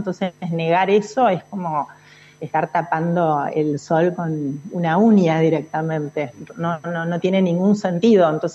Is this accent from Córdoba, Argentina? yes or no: no; Buenos Aires, Argentina; ese centralismo porteño, y lo digo como porteña